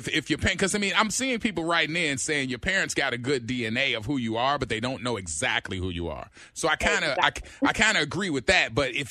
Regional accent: New York, United States; I'm from New York, son.

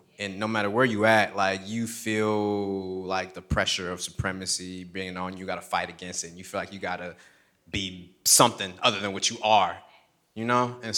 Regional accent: Chicago, Illinois, United States; I'm from Chicago, and so like, I try and connect with that truth of the young men I saw growing up.

